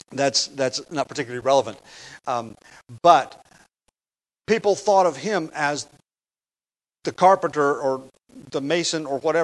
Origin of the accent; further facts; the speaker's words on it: Lafayette, Indiana, United States; born there; I was born in Lafayette, Indiana, but a lot of people, I've been here for 19 years, a lot of people simply describe me as the preacher in Athens